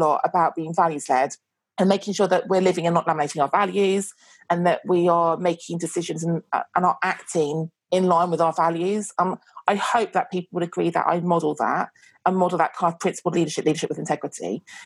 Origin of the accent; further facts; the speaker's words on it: South West England, United Kingdom; I was brought up in Devon, and like Devon is so white, so white.